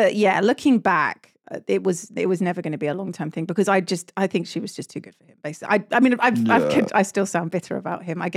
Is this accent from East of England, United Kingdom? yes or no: no; London, United Kingdom; I grew up in London and my friendship group I made when I was around 11